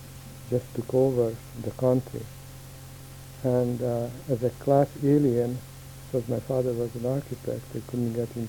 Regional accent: Budapest, Hungary; moved away as an adult; Well, I was born in Hungary, in Budapest, Hungary.

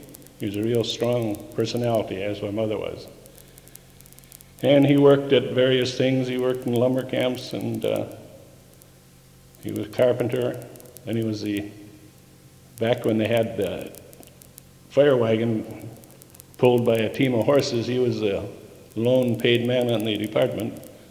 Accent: Moorhead, Minnesota, United States; Okay, I was born in Moorhead.

